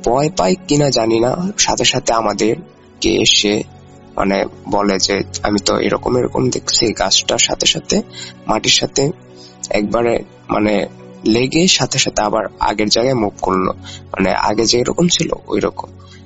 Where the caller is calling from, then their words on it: Narsingdi, Dhaka Division, Bangladesh; ঢাকা বিভাগের নরসিংদি জেলার শেষ বর্ডার থেকে বলছি। শেষ বর্ডার বলার কারণ আমাদের গ্রামটা নরসিংদি জেলার শেষ গ্রামটি, আমাদের গ্রামের পর থেকে নারায়ণগঞ্জ জেলাটি শুরু।